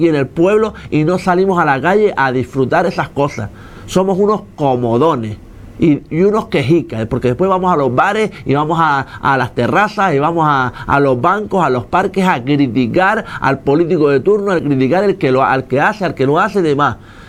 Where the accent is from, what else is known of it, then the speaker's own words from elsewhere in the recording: Morro Jable, Canary Islands, Spain; que yo vivo en Morrojable, que soy de Morrojable